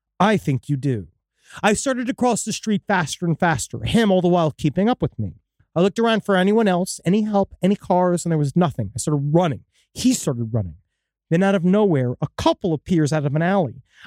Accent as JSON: {"language": "English", "country": "Australia", "said": "I'm from Australia."}